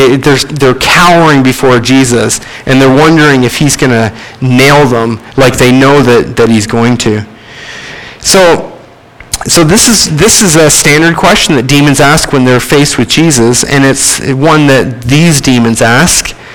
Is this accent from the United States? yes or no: no; Canada; accent: Canadian; I'm running into my Canadian accent here.